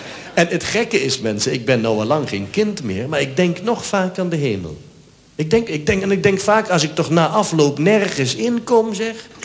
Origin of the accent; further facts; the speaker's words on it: Sittard, Limburg, Netherlands; born there; dat is begonnen in Sittard, waar ik geboren ben, op de lagere school